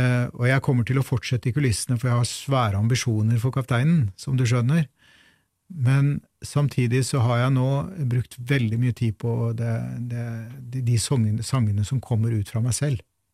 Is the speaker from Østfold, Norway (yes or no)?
yes; Fredrikstad, Østfold, Norway; jeg I sin tid ble født og vokste opp I Fredrikstad, I nærheten av Gamlebyen